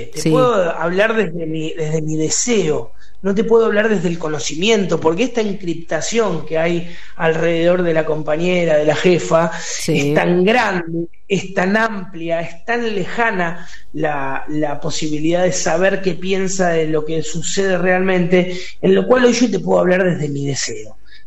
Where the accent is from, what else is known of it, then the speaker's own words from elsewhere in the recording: Berisso, Buenos Aires Province, Argentina; y en Berizo, yo soy de Berizo.